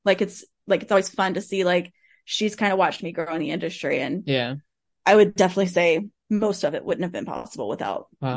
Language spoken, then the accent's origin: English; Louisiana, United States; Like, nothing against LSU, obviously I'm from Louisiana